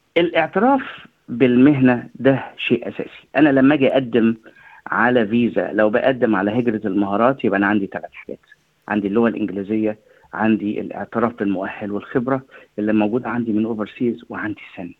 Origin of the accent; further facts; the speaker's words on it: Egypt; now in Australia; عندنا في مصر